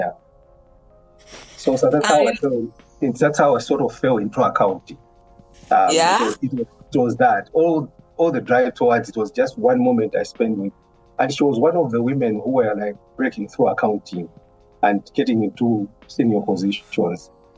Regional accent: Malawi; So I grew up in Malawi. I spent most of my adult life in Malawi working and studying, except a few years where I went to the UK to do my ACCA.

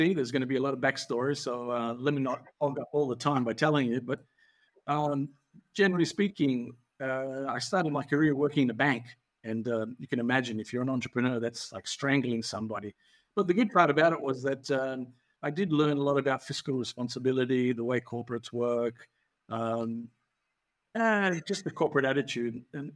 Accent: Perth, Western Australia, Australia; now in Sydney, Australia; by the way, I'm from Perth, Western Australia.

